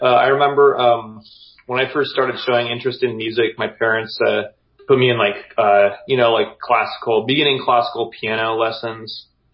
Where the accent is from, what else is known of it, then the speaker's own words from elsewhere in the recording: Boise, Idaho, United States; that I don't think that club was a thing when I was growing up in Boise.